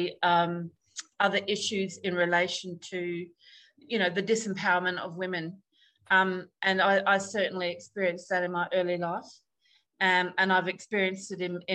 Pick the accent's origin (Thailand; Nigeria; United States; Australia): Australia; I was born and raised in Australia, but like I said, my Irish background is a third generation. It was my grandparents that were from Ireland